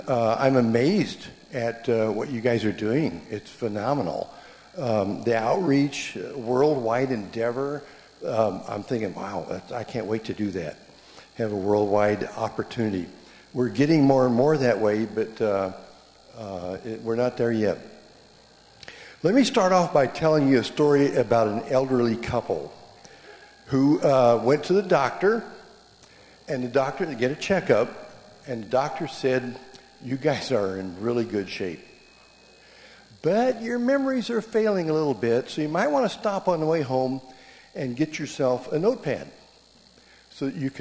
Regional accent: Phoenix, Arizona, United States; We're from Phoenix, Arizona, and it's still nice here.

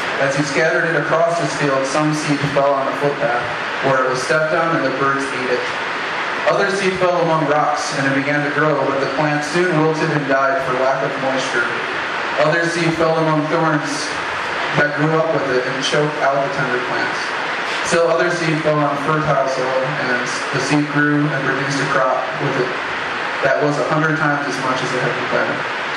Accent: United States; So because I'm American, people love to say, oh, you came up here, and I'm like, no, I came down here.

